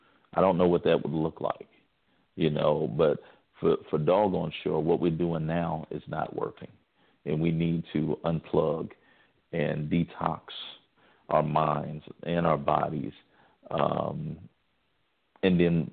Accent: Mansfield, Ohio, United States; One of my friends, me and her cousin, we were best friends. We grew up together in Mansfield, Ohio.

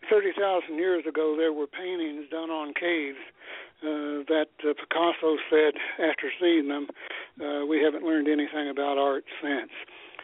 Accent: Kentucky, United States; I'm from Kentucky, but like a lot near the state of Missouri

